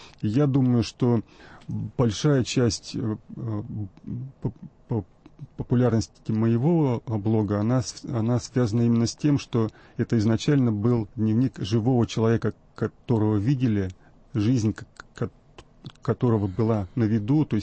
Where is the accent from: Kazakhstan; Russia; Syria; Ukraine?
Russia; Moscow; Да, я москвич.